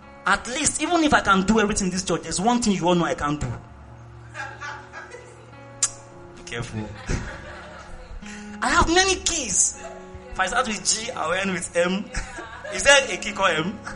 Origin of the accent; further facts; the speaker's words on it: Nigeria; Don't mind me, I'm from Yoruba.